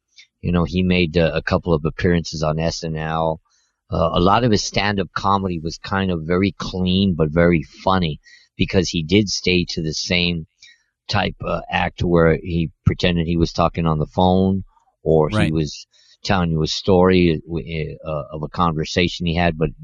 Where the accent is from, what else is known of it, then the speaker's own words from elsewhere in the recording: Montebello, California, United States; when I was growing up in Montebello.